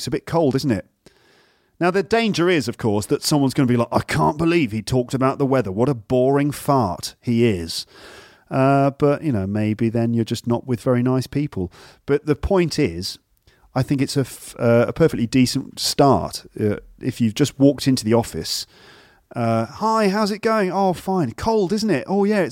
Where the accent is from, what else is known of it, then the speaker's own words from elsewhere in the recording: United Kingdom; I'm British.